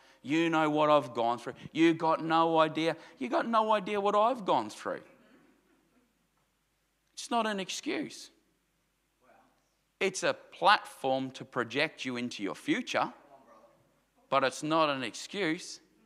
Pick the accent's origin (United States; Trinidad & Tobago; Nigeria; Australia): Australia; And we're not taught that as an Australian culture, but I'm learning it more and more that it's okay to stand in your authority and be who you're called to be.